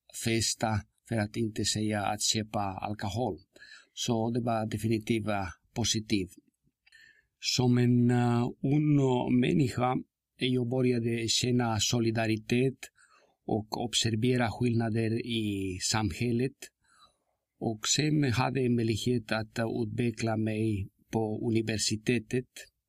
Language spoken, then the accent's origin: Swedish; Bolivia; Swedish is a second language; moved away as an adult; now in Tyresö, Sweden; Han kommer en typisk sång från min hemland